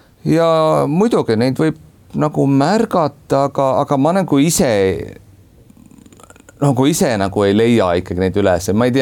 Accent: Kuressaare, Saare County, Estonia; see Kuressaare ja see linna nagu piirid on minu see nagu see lapsepõlve või see kust ma pärit olen

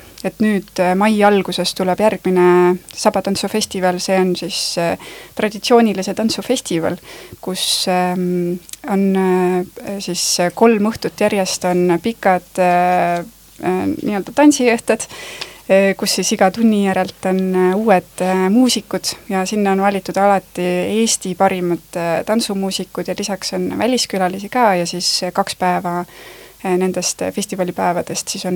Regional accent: Paide, Järva County, Estonia; also born or lived in Tartu; now in Saaremaa, Estonia; Ma olen ise Paide lähedalt pärit.

